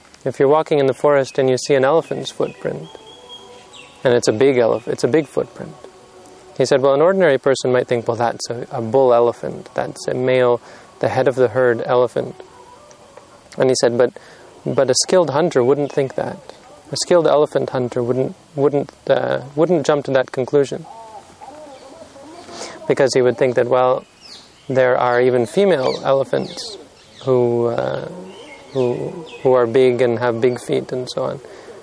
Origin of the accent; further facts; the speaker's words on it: Canada; "Hello, where are you from?" I said, "I'm from Canada."